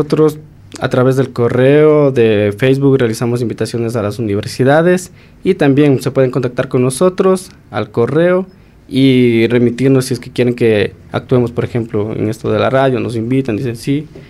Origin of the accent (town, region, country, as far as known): Ecuador